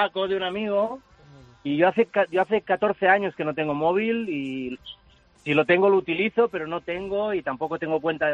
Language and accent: Spanish; Morocco; Yo soy yo, el de Marruecos.